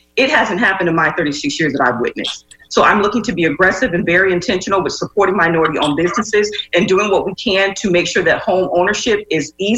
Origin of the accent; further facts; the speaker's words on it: Florida, United States; I'm born and raised in Hillsborough County, 36 years old.